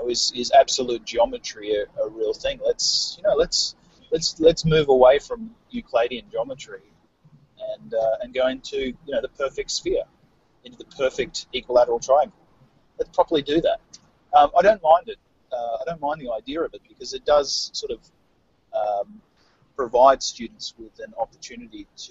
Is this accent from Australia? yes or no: yes; Queensland, Australia; they exist in my home state of Queensland